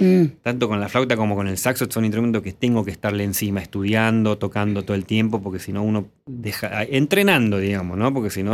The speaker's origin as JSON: {"language": "Spanish", "region": "La Rioja", "country": "Argentina", "accent": "La Rioja tonada", "moved": "as an adult", "lives_now": "Buenos Aires, Argentina", "said": "Yo soy de La Rioja, en La Rioja sabes que se dice la tonada esdrújula"}